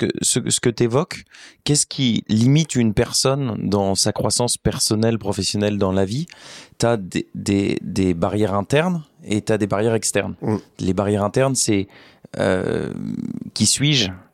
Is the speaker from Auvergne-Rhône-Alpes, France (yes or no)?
no; Beauvais, Hauts-de-France, France; J'ai grandi à Beauvais.